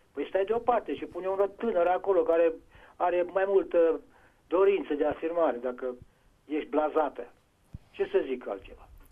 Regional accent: Brașov, Brașov County, Romania; eu sunt brașovean

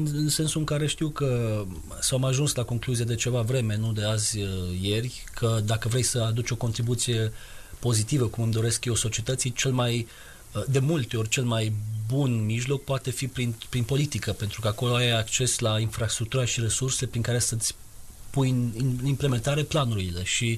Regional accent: Romania; now in Belgium; eu am spus că sunt de vină din România, dar locuiesc în Belgia

